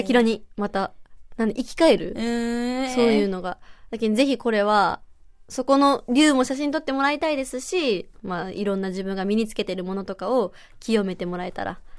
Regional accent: Fukutsu, Fukuoka, Japan; もう一つは私の地元でもある福津市にある

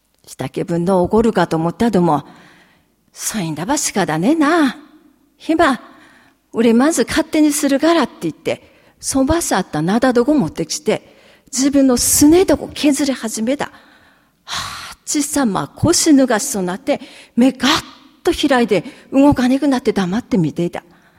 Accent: Akita, Japan; 秋田生まれの秋田育ち、秋田で死んでいきます。

